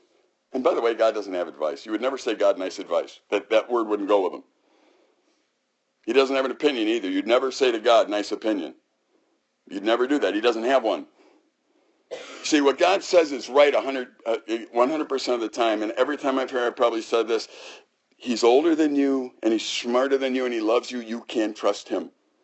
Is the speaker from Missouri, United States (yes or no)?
no; Chicago, Illinois, United States; I'd say I grew up in Chicago.